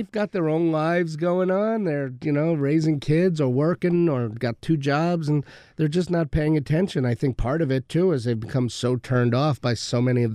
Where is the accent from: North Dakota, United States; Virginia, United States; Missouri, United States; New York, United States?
New York, United States; now in Upstate New York, United States; Well, I grew up on Long Island, and I've lived upstate now all of my adult life, basically.